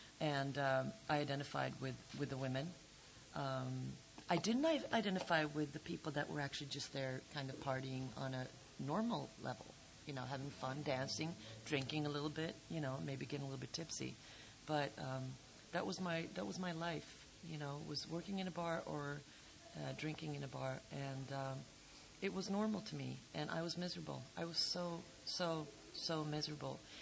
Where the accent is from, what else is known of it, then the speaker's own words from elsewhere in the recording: Stockholm, Stockholm County, Sweden; I'm from, I'm an alcoholic from Stockholm, Sweden.